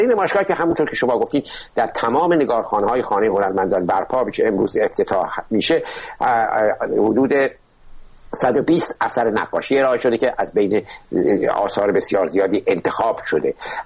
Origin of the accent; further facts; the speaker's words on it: Shiraz, Fars, Iran; یک باغی است در شیراز که باغ بسیار زیبایی است. من هم اهل شیرازم، باغ زیاد دیدم.